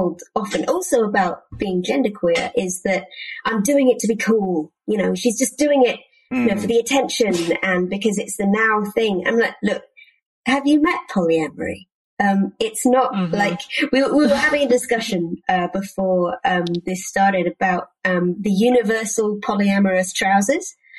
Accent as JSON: {"language": "English", "country": "United Kingdom", "said": "particularly as a British person"}